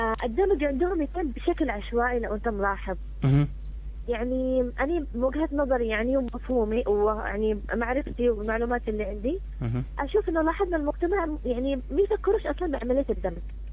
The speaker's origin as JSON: {"language": "Arabic", "country": "Yemen", "said": "خصوصا عندنا في اليمن ما عندهمش خطة تعليمية"}